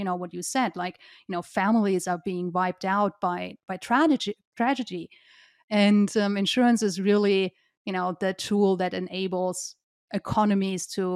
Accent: Germany; English is a second language; my home country, Germany

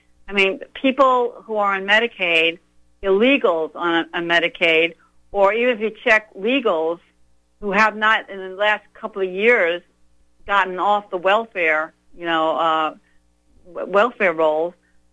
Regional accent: United States; being that we are Americans and the fact that we're American citizens

